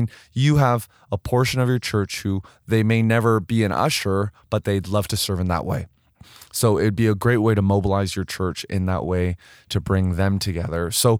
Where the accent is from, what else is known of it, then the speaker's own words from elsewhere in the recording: Vancouver, British Columbia, Canada; now in Edmonton, Canada; growing up in Vancouver, but I definitely don't think that there are Christmas parades here in Edmonton.